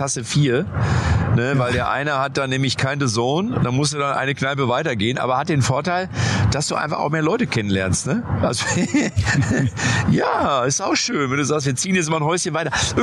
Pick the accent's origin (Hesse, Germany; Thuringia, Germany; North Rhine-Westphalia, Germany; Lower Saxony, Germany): North Rhine-Westphalia, Germany; Lippstadt; Ich weiß gar nicht, ob es Österreicher bei uns in Lippstadt da oben keinen Österreicher.